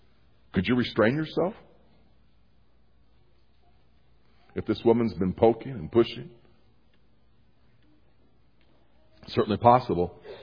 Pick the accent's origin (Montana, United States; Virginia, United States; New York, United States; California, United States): Montana, United States; I grew up in Montana, and I grew up in a home where my father was a logger